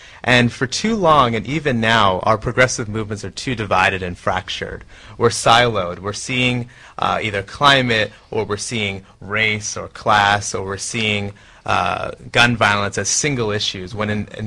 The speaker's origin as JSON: {"language": "English", "region": "New York", "country": "United States", "tie": "born or raised there", "said": "I grew up in Long Island, New York, and got my start really along the shores of the Atlantic Ocean in the aftermath of Hurricane Sandy"}